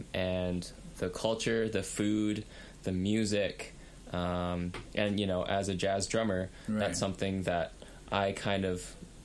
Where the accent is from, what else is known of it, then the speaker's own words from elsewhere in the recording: Vancouver, British Columbia, Canada; In Vancouver, BC. Same as my parents, but their parents were born in Hong Kong.